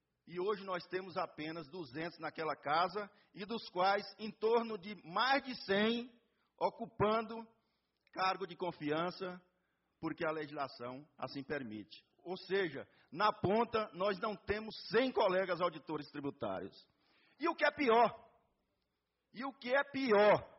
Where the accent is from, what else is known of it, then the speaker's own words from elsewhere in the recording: Tocantins, Brazil; also born or lived in Goiás / Brasília; Eu, como tocantinense que sou, ex-goiano e também cidadão de Brasília.